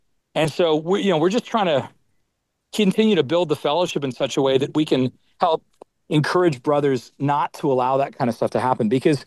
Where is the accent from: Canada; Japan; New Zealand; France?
Canada; now in United States; I feel I've got authority to say this as both a Canadian and a full American now, by the way, full American citizen.